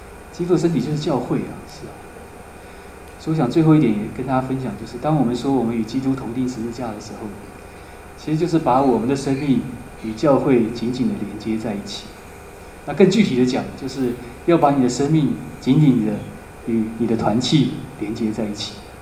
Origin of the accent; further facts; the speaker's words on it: Taiwan; 我确实是台湾人，但是我也不是要来欺负你啊。